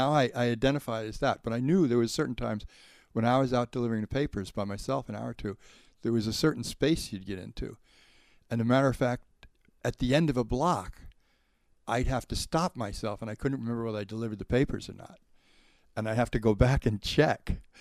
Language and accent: English; Jamaica, New York, United States; born there; I was born in Jamaica, New York. I was born about 2 miles from here